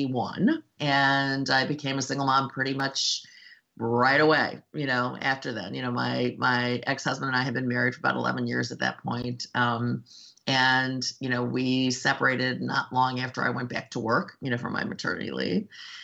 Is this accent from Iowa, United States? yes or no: no; Cleveland, Ohio, United States; So I do think this whole growing up in Cleveland, growing up in a Jewish neighborhood, you know, being the other was, I don't think I appreciated it at the time